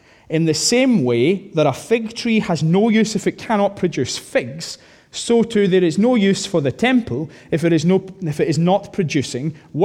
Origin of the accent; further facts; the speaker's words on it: United Kingdom; because we're British after all